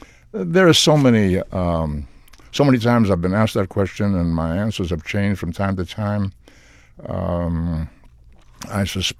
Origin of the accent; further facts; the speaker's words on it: Boston, Massachusetts, United States; And I grew up in Boston, which was a very Catholic city, and being Jewish, I was in a small minority.